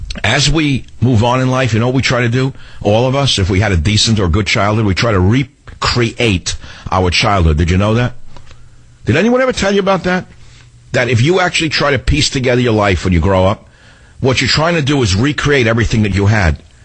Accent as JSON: {"language": "English", "town": "Queens", "region": "New York", "country": "United States", "tie": "born or raised there", "said": "I dreamed I was, like, back in Queens, New York, trying to get into my mother's house that I grew up in on Utopia Parkway, an attached house."}